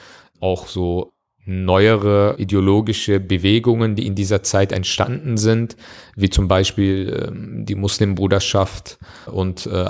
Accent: Germany; Eltern stammen natürlich aus der Türkei und ich habe natürlich auch sehr viel von der türkischen Kultur vermittelt bekommen. Aber Deutschland ist meine Heimat und die deutsche Kultur ist für mich keine fremde Kultur, sondern das ist meine Kultur. Und das ist ganz klar auch vereinbar mit meinem muslimischen Glauben

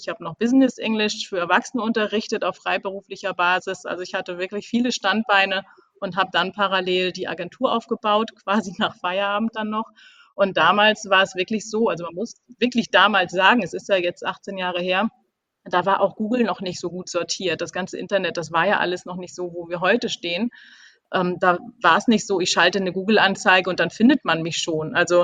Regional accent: Kiel, Schleswig-Holstein, Germany; now in Hamburg, Germany; Also ich war Teamlead und bin dann darüber nach Hamburg gekommen, also ich komme eigentlich aus Kiel.

